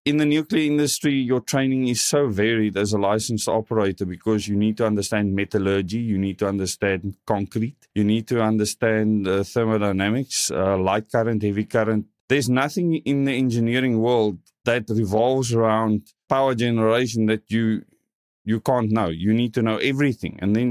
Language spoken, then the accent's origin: English; Paarl, Western Cape, South Africa; I was born in Paul. Went to Paul Boys, grew up in a very strict Afrikaans background. Later moved towards the Cape Town Metro, went to a technical high school